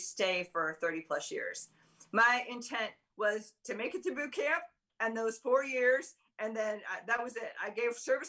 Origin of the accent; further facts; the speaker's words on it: Caucallen, Michigan, United States; now in Jacksonville, United States; I'm originally from Caucallen, Michigan. I didn't stutter. That is the name, Caucallen, Michigan.